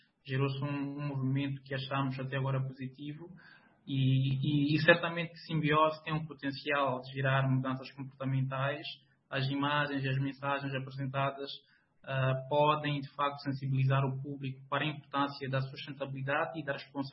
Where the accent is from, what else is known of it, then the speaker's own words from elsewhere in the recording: Sabie, Maputo, Mozambique; na minha terra natal, que é o posto administrativo de Sábia, distrito de Moamba.